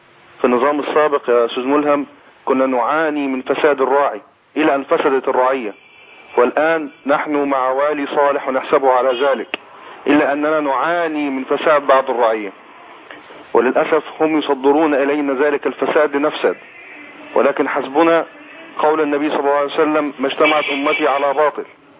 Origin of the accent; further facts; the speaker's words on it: Sohag, Sohag Governorate, Egypt; أنا من سوهاج مش من السعودية يا باشا بعد إذنك. صحح. انا بلديات الدكتور محمد الصغير من طهطا.